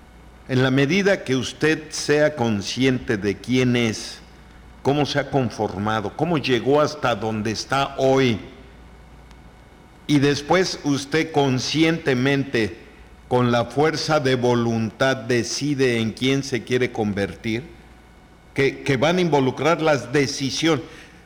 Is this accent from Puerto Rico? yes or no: no; Mexico; ¿A los mexicanos? ¿Por qué somos los mexicanos?